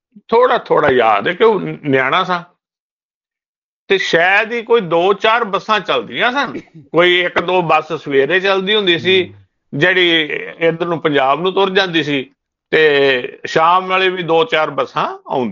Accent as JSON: {"language": "Punjabi", "town": "Karnal", "region": "Haryana", "country": "India", "tie": "born there", "said": "ਕਰਨਾਲ ਦਾ ਹੈ"}